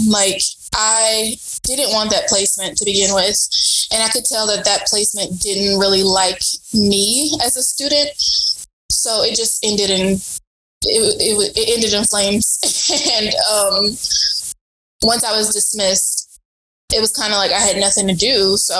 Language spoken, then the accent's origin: English; Kansas City, United States; Well, I'm from Kansas City. I come from a family where no one went to college.